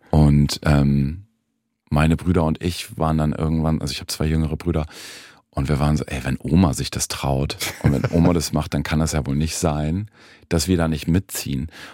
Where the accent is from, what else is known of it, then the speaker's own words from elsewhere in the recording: Flensburg, Schleswig-Holstein, Germany; Also ich bin am Rand von Flensburg groß geworden. Noch nicht wirklich dörflich, aber halt auch nicht so zentral.